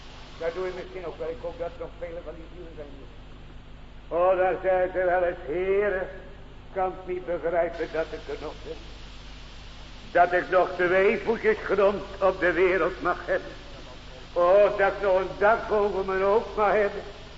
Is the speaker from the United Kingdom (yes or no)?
no; Kamperland, Zeeland, Netherlands; born there; Op dat plaatje waar ik geboren ben in Zeeland in Kamperland.